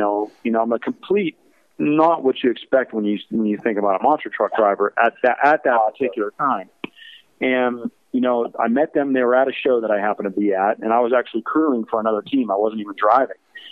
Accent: Bourbon, Ohio, United States; It is in my hometown of Bourbon, Ohio

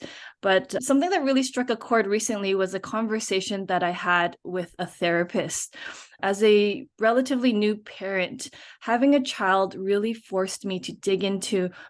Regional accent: Canada; born there; first language Cantonese; English is a second language; when I was younger, I didn't speak any English. My parents exclusively spoke to me in our native tongue, which was Cantonese, even though I was born in Canada.

